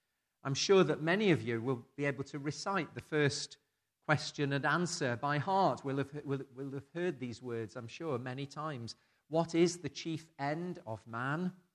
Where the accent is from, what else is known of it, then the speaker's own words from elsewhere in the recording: South West England, United Kingdom; For most of my childhood, I grew up in Somerset, and we lived quite near to Cheddar.